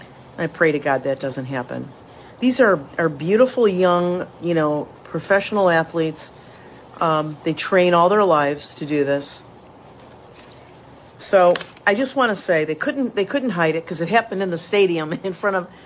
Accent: New York, United States; most people know my hometown where I grew up was upstate New York. I call it upstate. It's also known as Western New York, which is the Buffalo, Rochester, Syracuse area.

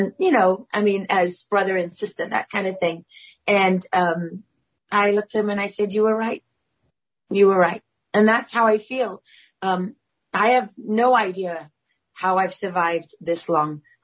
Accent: South Africa; growing up in South Africa under apartheid, there were people that were behind bars because of the color of their skin

